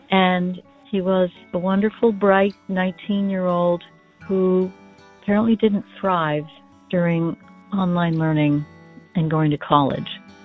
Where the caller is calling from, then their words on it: Bellevue, Washington, United States; I'm calling from Bellevue, Washington.